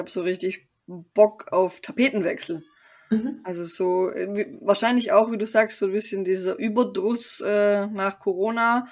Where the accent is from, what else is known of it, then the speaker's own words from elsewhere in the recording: Lake Constance, Germany; wir waren halt am Bodensee, was meine Heimat ist und auch wunderschön, bitte jetzt keine Nachrichten wegen Bodensee, absolut traumhaft, aber da bin ich halt geboren, aufgewachsen, gelebt und besucht da meine Familie